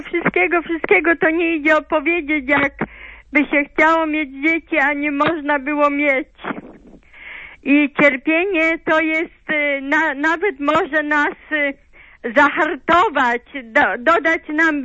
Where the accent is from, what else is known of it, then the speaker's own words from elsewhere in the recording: Greater Poland Voivodeship, Poland; Aż mi wstyd, że jestem z Wielkopolski.